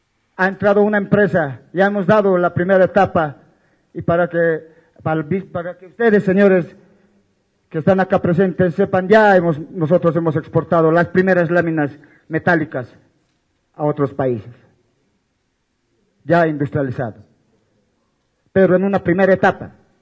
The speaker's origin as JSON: {"language": "Spanish", "town": "Corocoro", "region": "La Paz", "country": "Bolivia", "said": "somos de La Paz, de la provincia de Pacajes, Corocoro, de la empresa hidrometalúrgica Corocoro."}